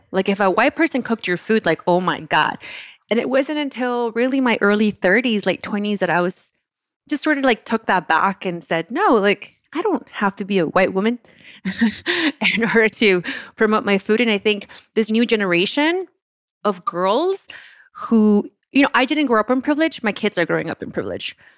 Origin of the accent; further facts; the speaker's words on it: Oaxaca, Mexico; because I am from Oaxaca and I went to school there, I danced all the folklorico.